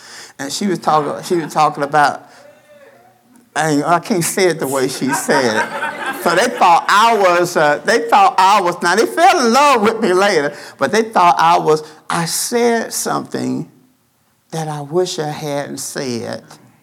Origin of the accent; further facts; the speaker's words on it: Birmingham, Alabama, United States; Now, I'm from Birmingham. I'm in Kentucky. I'm a long way from home.